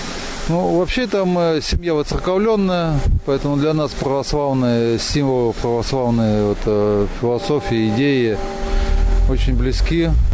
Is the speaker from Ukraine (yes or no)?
no; Tver, Tver Oblast, Russia; Мы из Твери, но перебрались жить в деревню.